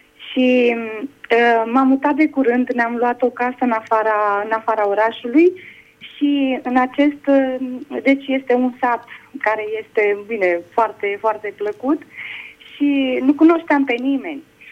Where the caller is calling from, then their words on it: Zaragoza, Aragon, Spain; din Spania, locuiesc în Zaragoza